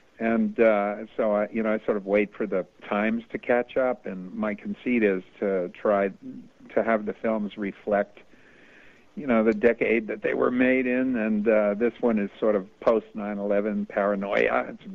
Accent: Bronx, New York, United States; now in Pittsburgh, United States; I grew up in the Bronx. I'm a Bronx kid, and I went to Pittsburgh to go to college, and I saw a little piece of sky. Where I grew up in the Bronx, you saw, between the buildings, you saw like a yard of sky.

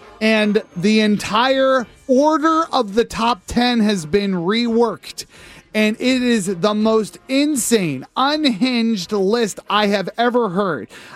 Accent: Hershey, Pennsylvania, United States; A milk chocolate, and I grew up in Hershey, Pennsylvania.

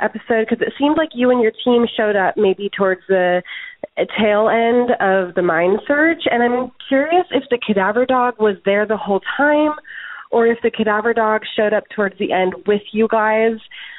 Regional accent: California, United States; I'm from the San Francisco Bay Area

